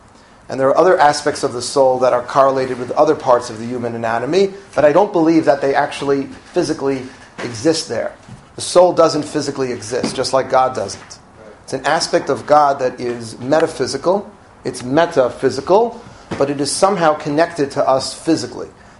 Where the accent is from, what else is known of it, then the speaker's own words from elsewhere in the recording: United States; because we grew up in the United States with a very well-developed legal system